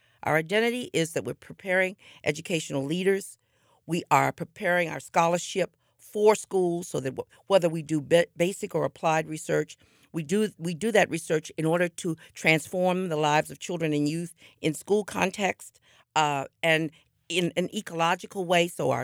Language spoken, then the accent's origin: English; Washington, District of Columbia, United States; Well, I grew up in Washington, D.C. My parents were actually from North Carolina and Ohio, respectively.